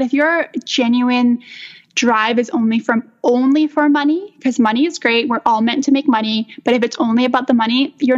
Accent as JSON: {"language": "English", "town": "St. Albert", "region": "Alberta", "country": "Canada", "tie": "born or raised there", "lives_now": "Edmonton, Canada", "said": "So I live in Edmonton, Alberta, but then I'm actually from St. Albert. So it's like a little town outside of Edmonton. And so I grew up there, and I have two older sisters."}